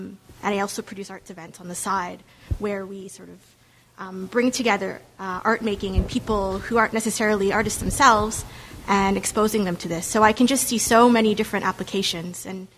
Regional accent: Canada; I'm from Canada.

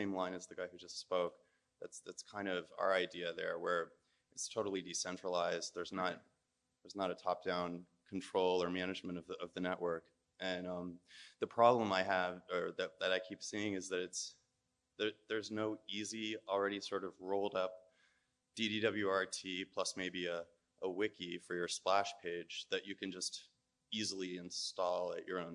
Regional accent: Los Angeles, California, United States; I'm from Los Angeles, and a couple of people in LA sort of have gotten frustrated

